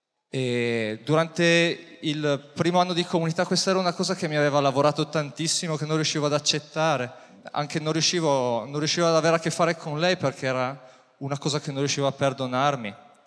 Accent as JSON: {"language": "Italian", "town": "Saluzzo", "region": "Piedmont", "country": "Italy", "said": "Io sono di Saluzzo proprio"}